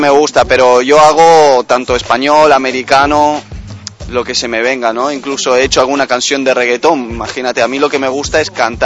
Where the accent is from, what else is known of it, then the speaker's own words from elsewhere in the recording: Argentina; Yo mi nacionalidad la tengo siempre presente, yo soy argentino y nunca cambiaré eso.